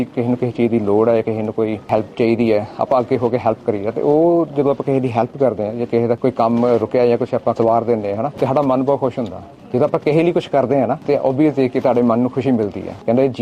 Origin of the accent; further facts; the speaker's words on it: Jalandhar, Punjab, India; moved away as an adult; now in Australia; ਸਾਡਾ ਪਿਛੋਕੜ ਜਲੰਧਰ ਤੋਂ ਹੈ ਅਸੀਂ। ਡੈਡੀ ਮੇਰੇ ਆਰਮੀ 'ਚ ਸੀਗੇ, ਉਹਨਾਂ ਨੇ 24 ਸਾਲ ਆਰਮੀ ਇੰਡੀਅਨ ਆਰਮੀ ਸਰਵ ਕੀਤਾ ਆ